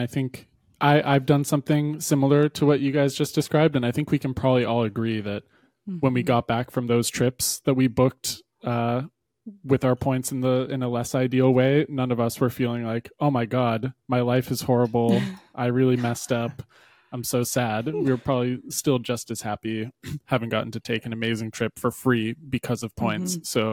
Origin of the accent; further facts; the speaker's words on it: United States; And me just being an American and forgetting which countries require visas, I didn't even look online.